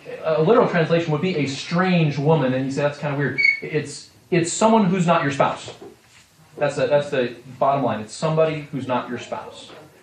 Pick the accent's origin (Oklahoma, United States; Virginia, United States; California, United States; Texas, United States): Texas, United States; No, I'm from Texas.